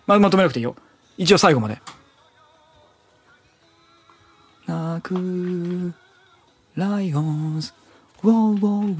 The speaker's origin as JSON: {"language": "Japanese", "region": "Saitama", "country": "Japan", "said": "私、埼玉県民なんですけどね。そうするとね、もうね、刷り込まれてることがあるんですよ。ちっちゃい頃から。"}